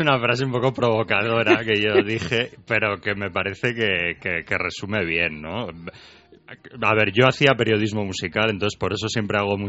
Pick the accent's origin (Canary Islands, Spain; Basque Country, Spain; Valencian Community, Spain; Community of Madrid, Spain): Basque Country, Spain; Bilbao; Yo, a ver, soy de Bilbao, hay que partir de ese hecho, ¿no?